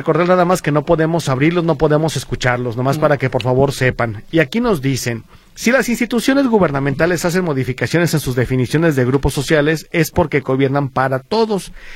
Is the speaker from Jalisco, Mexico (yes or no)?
yes; Jalisco, Mexico; uno de los lugares más emblemáticos para nosotros como tapatíos.